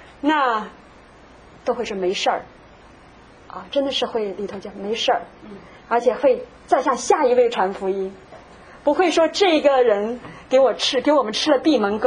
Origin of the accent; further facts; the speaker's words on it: Nanjing, Jiangsu, China; moved away; also born or lived in Shanghai; 那我是在上海出生啊，在南京长大。五岁的时候呢，我就跟随父母去南京定居，我爸爸妈妈在那里工作。